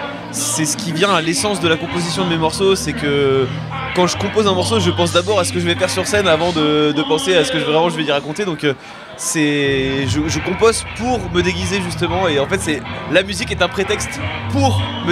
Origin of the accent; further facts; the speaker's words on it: Bernay, Normandy, France; now in Laval, France; je suis originaire de Normandie, de Bernay, mais j'ai déménagé maintenant il y a 2 ans et je me suis installé à Laval